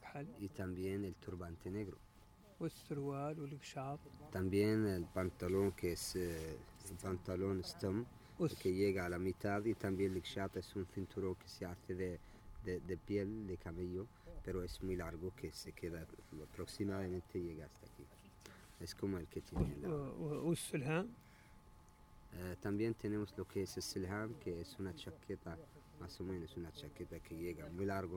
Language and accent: Spanish; Tiris, Western Sahara; vivíamos nosotros en la zona más a las fronteras de Mauritania que es la de aquí de Tiris que es ahora el territorio liberado.